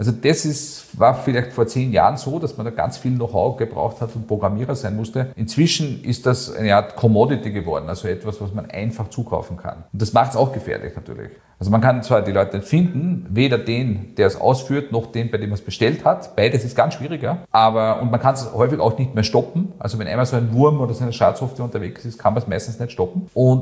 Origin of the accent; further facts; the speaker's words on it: Austria; Bei uns in Österreich ist es noch so, dass man das als eigene Straftat hat